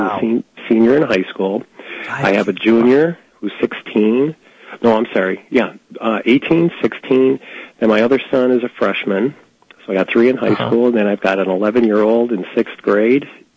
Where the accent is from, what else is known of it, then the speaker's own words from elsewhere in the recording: Chicago, Illinois, United States; And I wanted to get out of the city. I'm originally from Chicago, but I live out in an area where farms are within 2 minutes of our house.